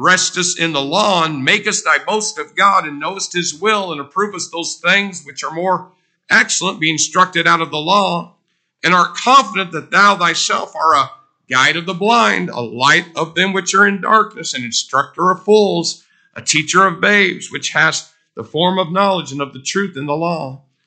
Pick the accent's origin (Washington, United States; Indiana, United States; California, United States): Indiana, United States; Greencastle; born there; I was born in Greencastle, Indiana. I could have been born in Africa.